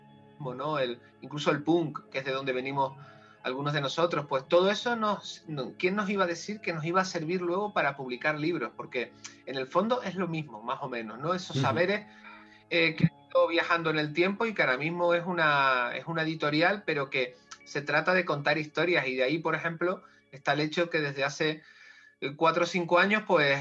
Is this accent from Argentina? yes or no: no; Canary Islands, Spain; born there; Yo nací en Canarias